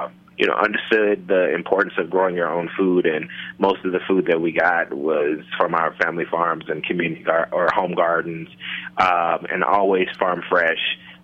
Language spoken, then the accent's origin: English; Memphis, Tennessee, United States; I grew up in Memphis, Tennessee, and have, you know, my family historically has roots in rural Mississippi, where we actually own farms